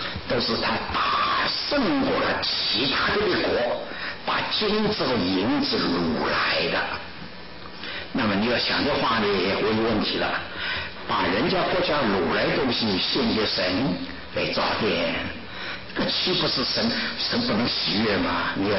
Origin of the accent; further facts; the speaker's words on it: China; 我们中国人很可怜，中国人啊，在菲律宾，在印度尼西亚，我是中国人；一到美国，我是中国人。